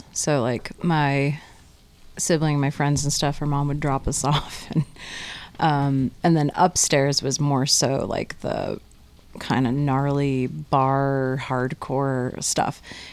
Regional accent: Kingston, New York, United States; also born or lived in Poughkeepsie / Millbrook; Well, you know, I grew up partially in Kingston and also across the river, a little in Poughkeepsie and Millbrook, and it's all totally different.

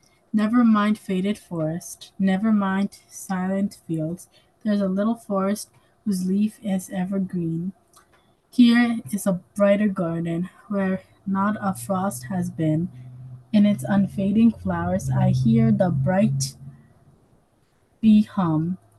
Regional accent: Hudson, New York, United States; I'm 11 years old, and I'm also from Hudson.

